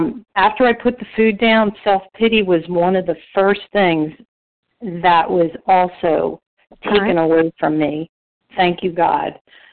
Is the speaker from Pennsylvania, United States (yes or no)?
yes; Pennsylvania, United States; I'm from Pennsylvania, just north of Philly. I used to live in Philly, South Street.